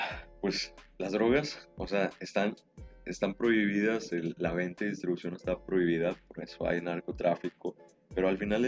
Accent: Mexico; erróneamente nosotros como mexicanos, hemos hecho este problema de las drogas de salud pública

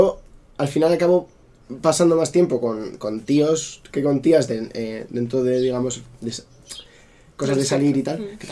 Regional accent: Zaragoza, Aragon, Spain; born there; en Zaragoza, y cuando salimos del hospital para que me llevasen a casa

